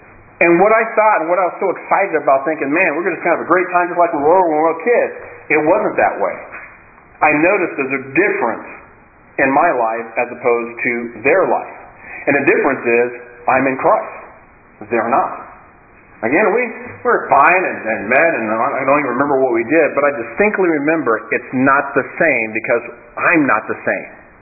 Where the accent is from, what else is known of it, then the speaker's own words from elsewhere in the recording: United States; born there; also born or lived in Canada; I was born in the United States, so I'm an American citizen by birth.